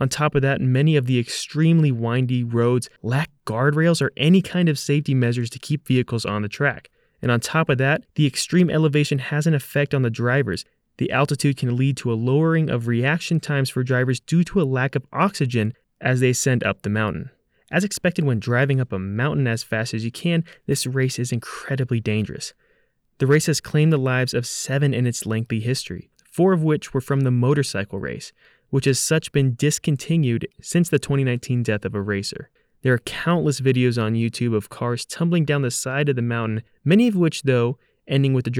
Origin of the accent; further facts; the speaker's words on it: Texas, United States; I am from Texas, and driving up mountains is one of the scariest things I learned that I can do when I came to Colorado.